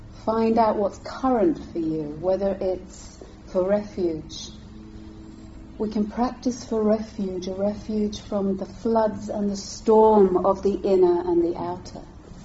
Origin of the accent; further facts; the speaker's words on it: London, United Kingdom; now in Devon, United Kingdom; Because we live in Devon, and even though I grew up in London, I was on the tube, I always feel like a tourist.